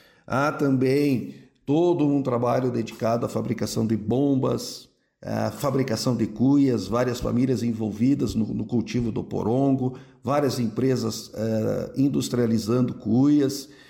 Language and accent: Portuguese; Rio Grande do Sul, Brazil; essa identidade que nos identifica como gaúchos